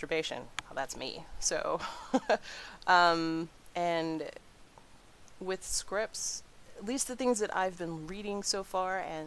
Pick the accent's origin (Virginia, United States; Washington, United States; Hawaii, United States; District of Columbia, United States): Hawaii, United States; I'm Hawaiian, so I also have a smattering of Hawaiian.